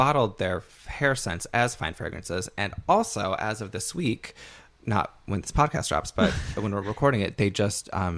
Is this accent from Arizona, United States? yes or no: no; Rockford, Illinois, United States; I remember where I grew up in Rockford, Illinois.